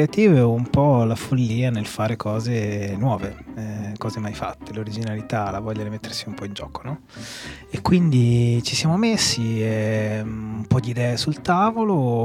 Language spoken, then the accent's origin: Italian; Ravenna, Emilia-Romagna, Italy; Io sono di Ravenna